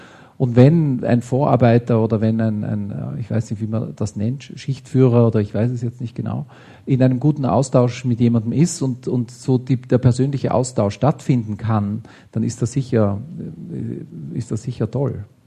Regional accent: Vienna, Austria; now in Germany; Also ich bin Wiener, Österreicher, kein Deutscher, obwohl ich immer, man fragt mich hier immer wieder, ob ich aus Deutschland komme.

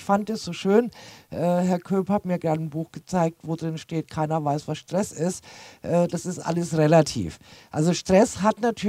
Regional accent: Switzerland; klar, ich komme jetzt aus der Schweiz

